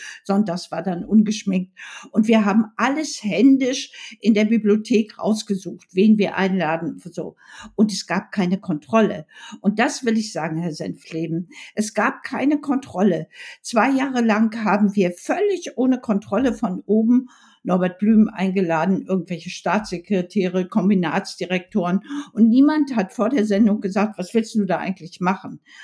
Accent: Rostock, Mecklenburg-Vorpommern, Germany; Ich bin in Groß-Klein groß geworden, in Lichtenhagen, dieses Sonnenblumenhaus. Das ist 1000 Meter Luftlinie von meinem Elternhaus.

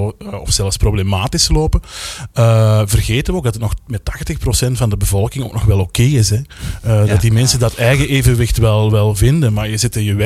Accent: Belgium; Mijn ervaring is dat we als Belgen wel wat conservatiever zijn nog.

